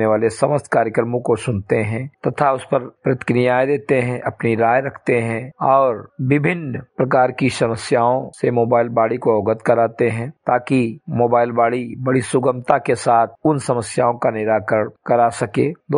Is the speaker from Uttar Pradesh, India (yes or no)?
yes; Bahraich, Uttar Pradesh, India; ग्राम सभा से मेरी घटेही विकास खंड मीनपुरवा, जनपद बहराइच का मूल निवासी हूं